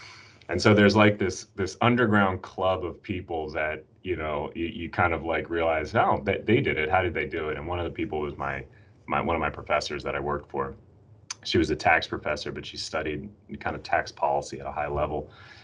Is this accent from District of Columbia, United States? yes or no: yes; Washington, District of Columbia, United States; born there; I grew up, I was born in Washington, D.C., actually. My mom was in the Army. So I was born at the medical center here, which has now been torn down, but I live very close to it.